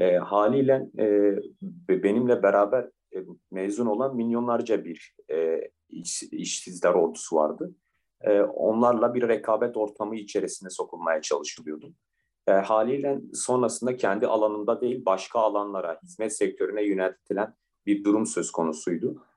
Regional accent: Diyarbakır, Diyarbakır Province, Turkey; Diyarbakır doğumluyum. Diyarbakır'da liseyi bitirdim.

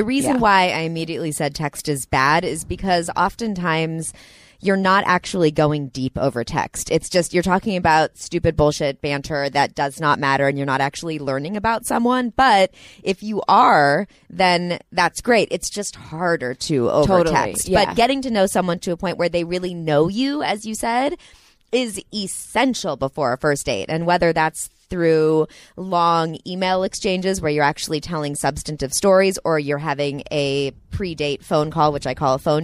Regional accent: Santa Monica, California, United States; And I'm from Santa Monica also. I recognize everything.

